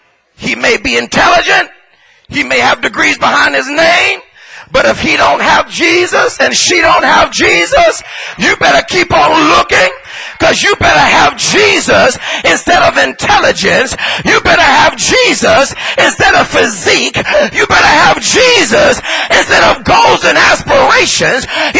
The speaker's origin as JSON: {"language": "English", "town": "Los Angeles", "region": "California", "country": "United States", "tie": "born or raised there", "said": "I never forget when I was a kid growing up on 96 in Normandy, or 97 in Normandy, in the heart of South Central L"}